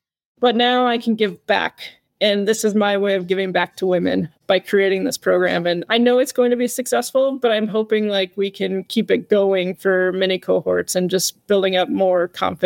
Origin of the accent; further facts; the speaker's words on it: United States; me being a veteran as well, you know, I'm American